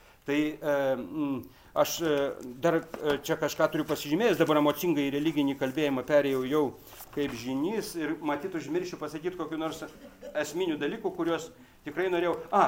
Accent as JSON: {"language": "Lithuanian", "town": "Papiškės", "region": "Vilnius County", "country": "Lithuania", "tie": "born there", "said": "Ir štai, aš gimiau Papiškių kaime, Švenčionių rajone."}